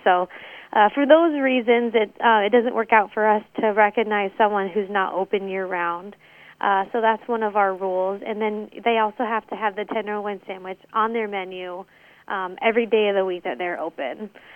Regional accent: Iowa, United States; growing up in Iowa, I did not know that a tenderloin sandwich was something that you couldn't find in every state across the United States.

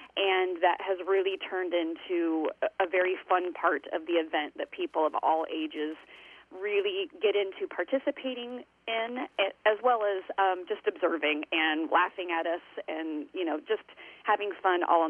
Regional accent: Greenfield, Iowa, United States; we do the 10K and end at a little bar here in my hometown of Greenfield, Iowa.

